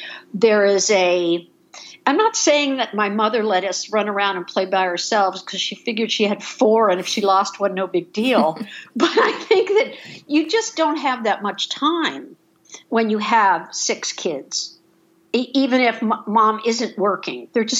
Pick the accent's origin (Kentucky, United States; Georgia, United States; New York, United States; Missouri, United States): New York, United States; Ithaca; I'm from Ithaca, New York. You know, we know snow.